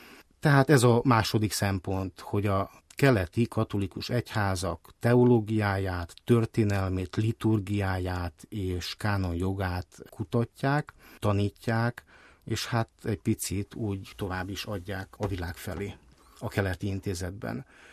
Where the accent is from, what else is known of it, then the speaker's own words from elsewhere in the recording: Zakarpattia Oblast, Ukraine; Kárpátaljáról származom, görögkatolikus jezsuita szerzetes vagyok.